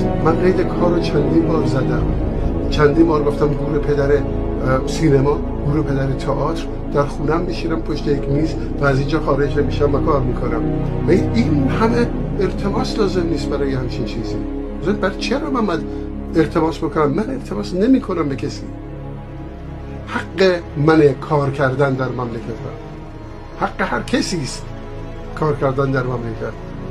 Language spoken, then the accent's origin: Persian; Iran; ما ایرانی هستیم و این تموم نمیشه، این آغازشه. ما با آنچه میسازیم ایرانی هستیم، نه با آن که فقط از دست میدیم، یعنی زبان، خاطره، فرهنگ، هویت.